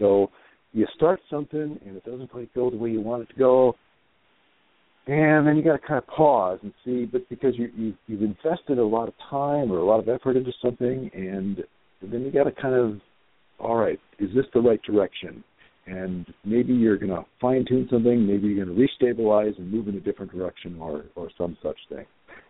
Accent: Midwest, United States; I'm from the Midwest, so I'm speaking in jest here

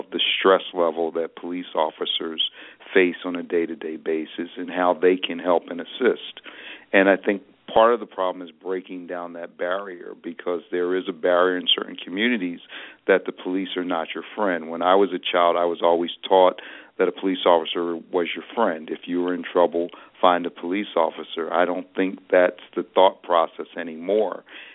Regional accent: Philadelphia, Pennsylvania, United States; I know when I was young growing up in Philadelphia, we used to have police officers that walked the beat.

